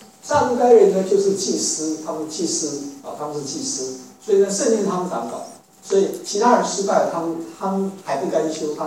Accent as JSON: {"language": "Chinese", "country": "China", "lives_now": "United States", "said": "我说我是中国人呢，我说中国来的"}